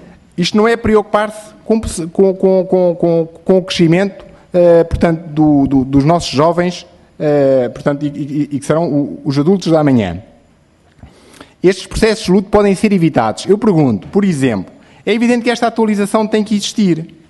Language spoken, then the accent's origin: Portuguese; Fátima, Santarém, Portugal; Eu nasci em Fátima, sempre vivi em Fátima